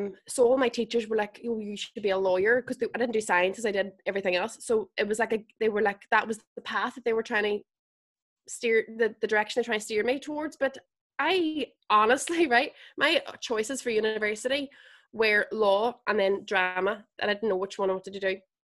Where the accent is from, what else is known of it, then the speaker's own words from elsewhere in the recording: Derry, Northern Ireland, United Kingdom; I'm from Derry, but there's mad bastards that say it's Londonderry.